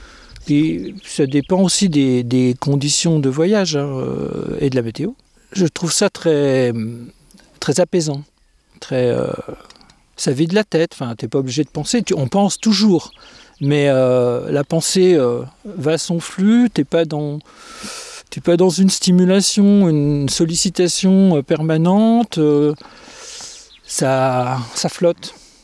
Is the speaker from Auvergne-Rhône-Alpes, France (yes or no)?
yes; Lyon, Auvergne-Rhône-Alpes, France; je viens de Dax. Non, je viens de Lyon … donc de Lyon, individu de sexe mâle. 65 ans